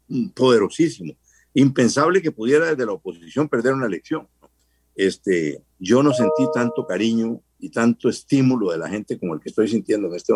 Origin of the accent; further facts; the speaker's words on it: Costa Rica; Y Costa Rica tiene democracia y tiene paz porque así somos los ticos